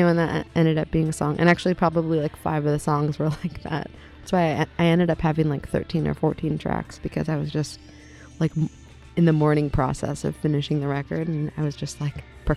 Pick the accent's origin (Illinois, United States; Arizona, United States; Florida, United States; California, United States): California, United States; Los Angeles; Well, I grew up in Los Angeles